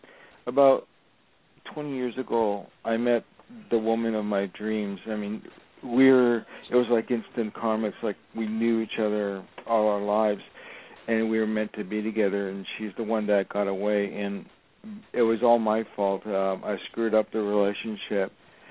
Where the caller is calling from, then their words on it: Los Angeles, California, United States; I'm calling from Los Angeles.